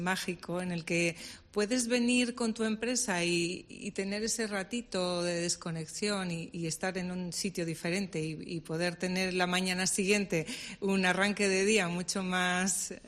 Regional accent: Valladolid, Castile and León, Spain; Para mí, que soy de Valladolid, siempre lo tuvo

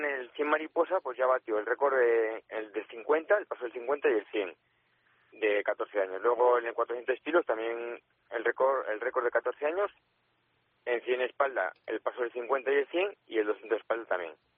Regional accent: Aldeanueva de Ebro, La Rioja, Spain; nosotros somos de Aldeanueva de Ebro

